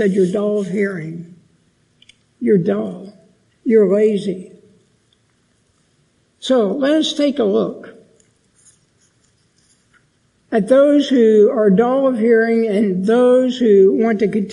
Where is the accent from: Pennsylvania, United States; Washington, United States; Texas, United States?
Pennsylvania, United States; Some of you know that I'm from Pennsylvania. I was born in Pennsylvania